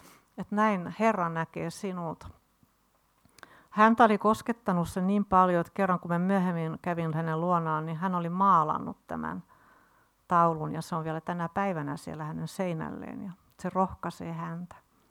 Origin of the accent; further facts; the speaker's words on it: Rauma, Satakunta, Finland; Olen tuntenut ACLO-naiset jo joskus Raumalla ollessani. Olen nimittäin Raumalta kotoisin.